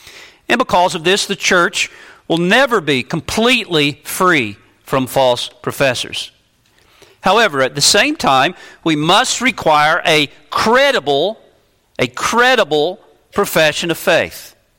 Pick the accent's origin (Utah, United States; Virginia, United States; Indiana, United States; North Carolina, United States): North Carolina, United States; I know in the churches where I grew up in North Carolina